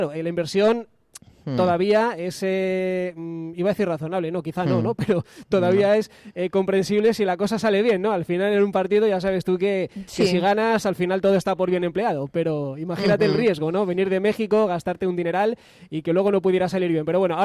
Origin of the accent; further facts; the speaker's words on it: Burgos, Castile and León, Spain; Y sí, en Londres pasa como en mi tierra, que es Burgos